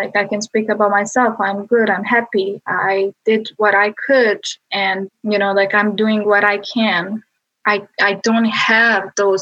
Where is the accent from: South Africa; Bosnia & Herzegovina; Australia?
Bosnia & Herzegovina; now in United States; I've been living in the US for how many years? Like 4 years. And then I grew up in Bosnia and Balkans, but I would travel a lot to Europe and work.